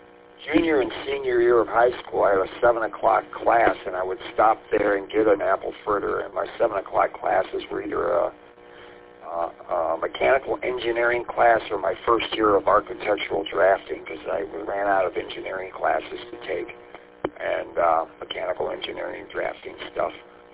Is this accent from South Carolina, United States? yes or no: no; St. Clair Shores, Michigan, United States; My hometown of St. Clair Shores, there used to be a place right off of 11 and a harbor across the Minos called Variety Donuts.